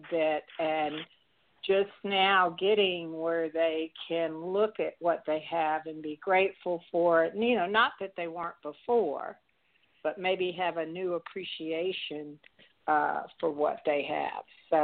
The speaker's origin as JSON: {"language": "English", "town": "Atlanta", "region": "Georgia", "country": "United States", "tie": "born or raised there", "said": "because even though I grew up in the Emory area in Atlanta, we had 2 miles of woods behind our house where people couldn't build on"}